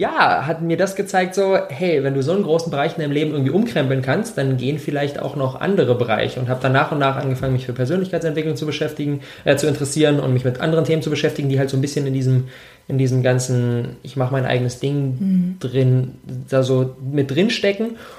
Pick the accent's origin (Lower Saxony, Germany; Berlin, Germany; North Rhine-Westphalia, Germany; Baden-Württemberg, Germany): Berlin, Germany; ich bin 26 Jahre alt, ich komme aus Berlin